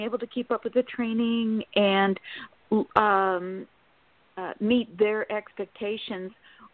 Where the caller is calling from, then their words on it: Sacramento, California, United States; from Sacramento, California.